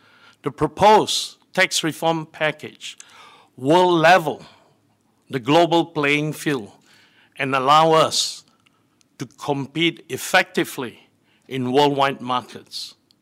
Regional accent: United States; But I am American, as are nearly all my direct managers, my board members, and over 90% of my shareholders.

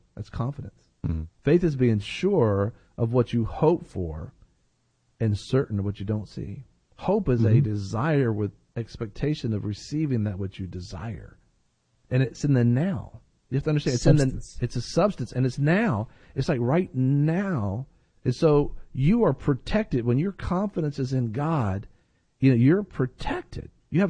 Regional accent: United States; I'm going to do it because I'm an American and I can do it

